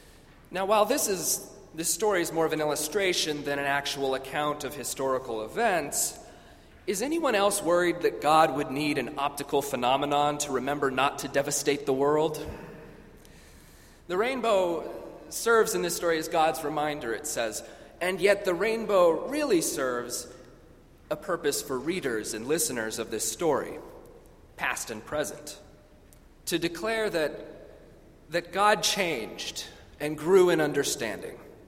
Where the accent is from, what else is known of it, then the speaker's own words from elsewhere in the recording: Washington, United States; I'm from Western Washington State, so this is all very new for me.